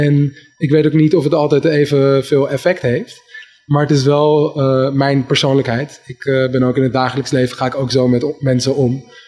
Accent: Amsterdam, North Holland, Netherlands; Jazeker, als echte Amsterdammer heb ik hier in mijn jonge jaren nog gewoon hierachter heel vaak gestaan.

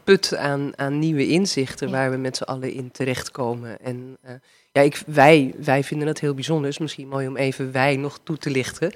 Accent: Netherlands; wat wij als Nederlanders staan daar heel erg voor.

